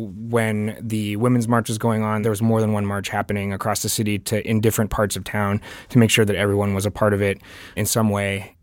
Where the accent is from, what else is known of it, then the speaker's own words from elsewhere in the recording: Pittsburgh, Pennsylvania, United States; I'm from Pittsburgh, and I'm representing the Honcho Crew.